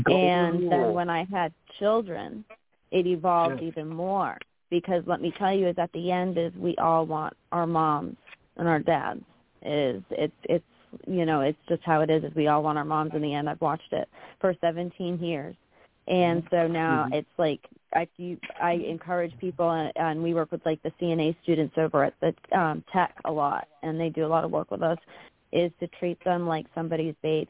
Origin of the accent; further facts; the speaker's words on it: Harwich, Massachusetts, United States; also born or lived in South; I said I grew up here. I was born here on the Cape. Grew up here, and then I moved down south for a few years, and then I moved back up here and have been back up here for about 9 years.